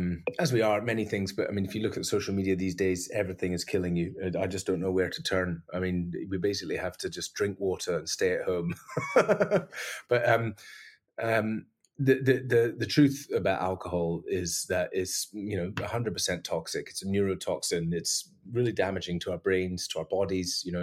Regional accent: Mull, Scotland, United Kingdom; accent: Scottish; You know, because I'm talking to you, my accent is going to go way more Scottish. Everyone's going to listen to this podcast and be like, you don't sound like that normally. But that's what happens. If I go back to Mull, you can be sure that the accent starts to come back pretty quick.

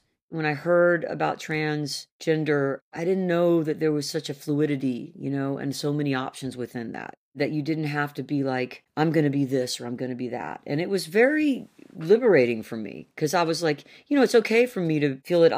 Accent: the South, United States; because I'm a Southerner.

